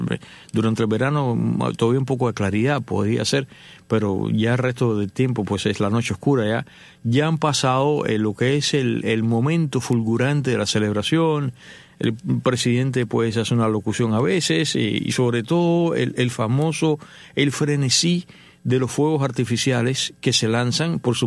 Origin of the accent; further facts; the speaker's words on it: Cuba; Nosotros, como cubanos, habiendo sido fundados por la madre patria, que es España